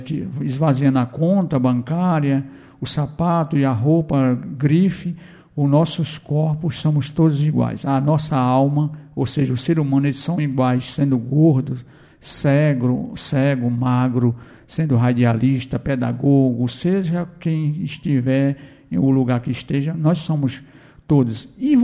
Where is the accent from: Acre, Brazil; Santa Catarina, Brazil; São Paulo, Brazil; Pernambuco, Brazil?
Pernambuco, Brazil; Macaparana; uma retransmite amanhã, que é da minha cidade natal de Macaparana